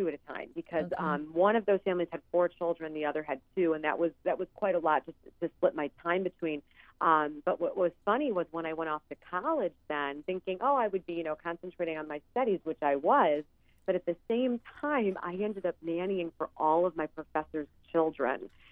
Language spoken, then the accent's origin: English; Hinsdale, Illinois, United States; I'm from a suburb of Chicago called Hinsdale. and I did work for many families in the town where I grew up.